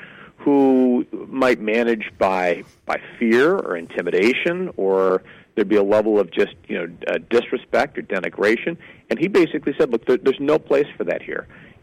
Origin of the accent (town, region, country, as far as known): Detroit, Michigan, United States